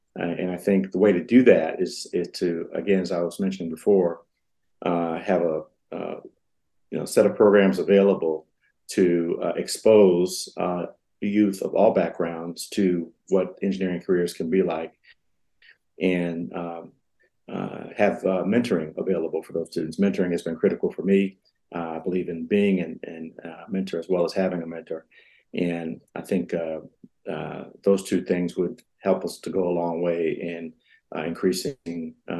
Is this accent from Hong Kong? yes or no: no; St. Louis, Missouri, United States; they picked 30 or so talented students from around the St. Louis area, my hometown